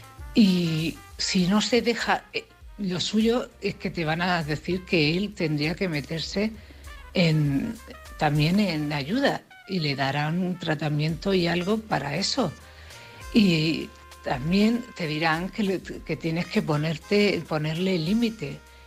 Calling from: Cartagena, Region of Murcia, Spain; de Cartagena.

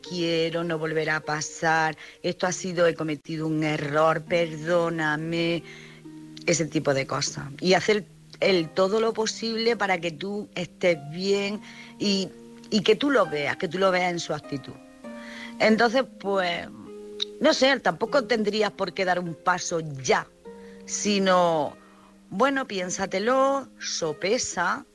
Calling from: Jaén, Andalusia, Spain

